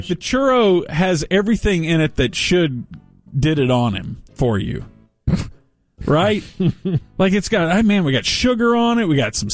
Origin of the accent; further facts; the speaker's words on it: the South, United States; I grew up in the South